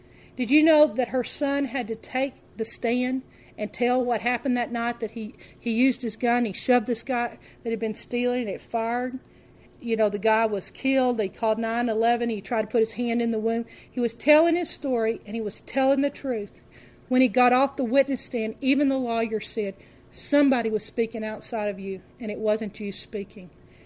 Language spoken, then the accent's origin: English; United States; I'm an American. I don't want to see war.